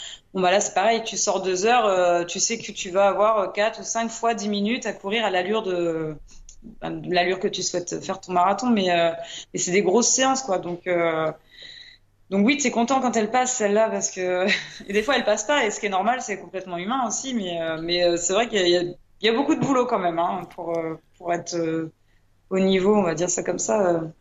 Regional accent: Brittany, France; Par chez nous, en Bretagne, on a quand même un beau palmarès d'hommes et de femmes qui courent bien.

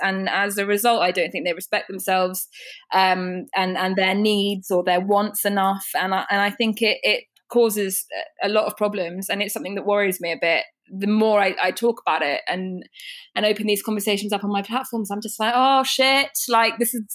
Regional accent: United Kingdom; like I know we're British and we're prudish and we don't really talk about this stuff.

